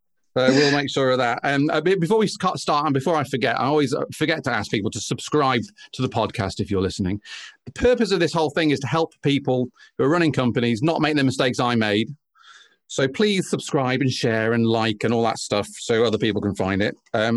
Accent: Stockport, North West England, United Kingdom; born there; also born or lived in Manchester; I was born in Stockport. Yeah. And I went to university in Manchester back in the 90s, early 90s.

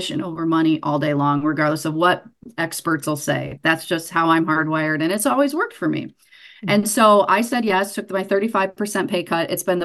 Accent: Kalamazoo, Michigan, United States; And I'm born and raised in Kalamazoo.

